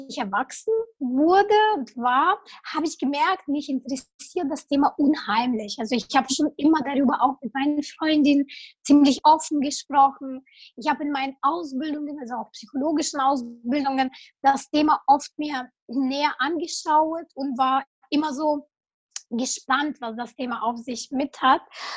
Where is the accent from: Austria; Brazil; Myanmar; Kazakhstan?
Kazakhstan; ich komme ursprünglich aus Kasachstan.